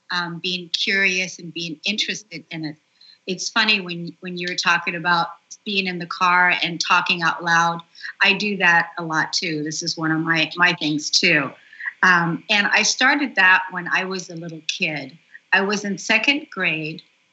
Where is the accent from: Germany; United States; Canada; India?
Germany; And I grew up in Germany.